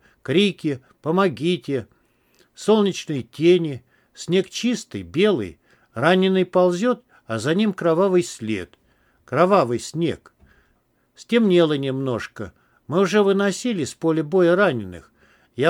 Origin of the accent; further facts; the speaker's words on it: Russia; В 44-м году и мою родную деревню сожгли. Уже и нужды-то не было. Там деревушка 15 домов, крыши соломенные